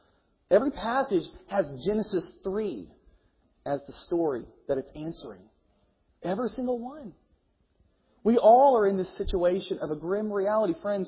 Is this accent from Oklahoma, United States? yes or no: yes; Tulsa, Oklahoma, United States; As I grew up in the Bible church, it's pretty prevalent in Tulsa.